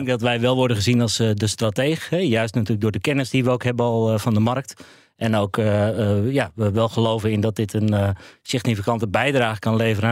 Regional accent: Friesland, Netherlands; Nou, ik kom uit Friesland, dus ik ben wordt lastig.

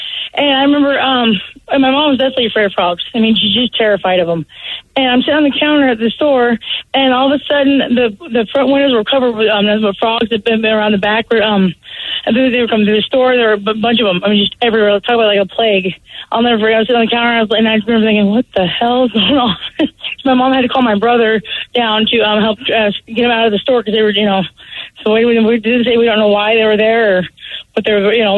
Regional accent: Redmond, Oregon, United States; born there; So anyway, I was born in Redmond, Oregon, which isn't too far from Bend.

